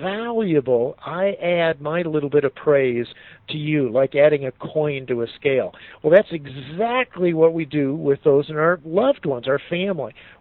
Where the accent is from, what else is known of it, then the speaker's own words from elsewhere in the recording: Arizona, United States; And I'm from Arizona, so we get this, you know, heat of the day deal